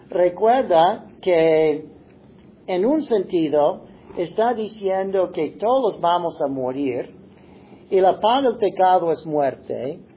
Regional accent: Ohio, United States; me encantaba siempre ir a Ohio para estar con mi familia, en mi tierra, puedo decir

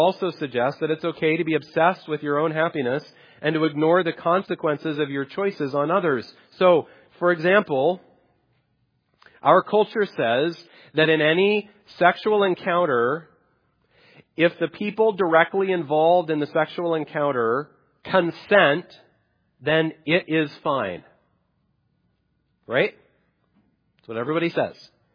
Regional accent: United States; I am an American.

